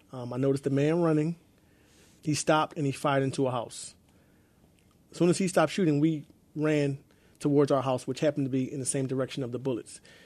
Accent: Philadelphia, Pennsylvania, United States; So growing up in West Philly, there's not a lot of places to play safely.

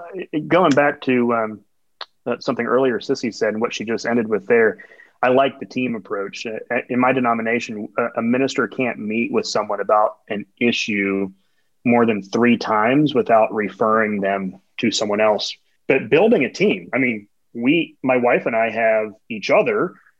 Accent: Florida, United States; I grew up in Florida hearing, I love you unconditionally.

